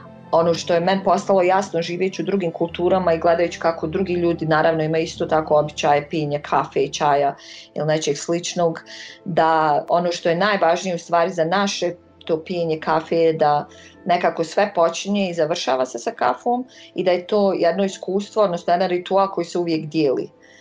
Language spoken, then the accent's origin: Bosnian; Banja Luka, Republika Srpska, Bosnia & Herzegovina; now in New York, United States; rođena u Banju Luci i zbog rata bila prisiljena da napustim moj grad i državu. Tako da sam većinu svog života provela u inostranstvu, prvo kao izbjeglica, sad kao imigrant, živim u Njujorku.